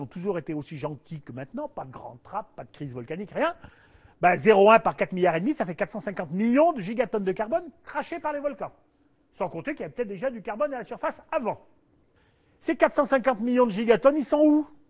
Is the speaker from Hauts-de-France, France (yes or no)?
no; Auvergne-Rhône-Alpes, France; comme je dis, moi je suis un Auvergnat.